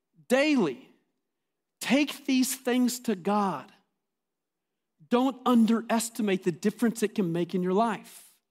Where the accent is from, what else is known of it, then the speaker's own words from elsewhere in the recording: Amarillo, Texas, United States; If you've ever driven on I-40, you drove right through my hometown where I grew up. Now Amarillo is not that big of a city, but it's the biggest city within a two-hour drive in any direction.